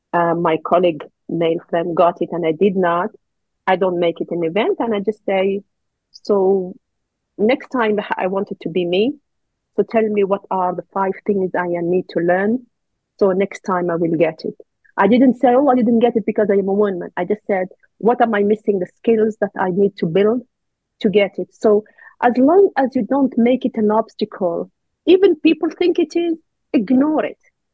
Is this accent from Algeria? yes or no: yes; Algeria; English is a second language; I was born and raised in Algeria, the country between Morocco and Tunisia. It's one of the biggest countries in Africa. I am one of 8 kids. I am one of the 6 girls.